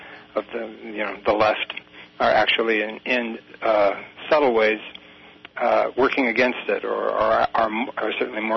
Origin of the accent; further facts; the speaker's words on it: San Francisco, California, United States; I grew up in the San Francisco area, so my heart's with you.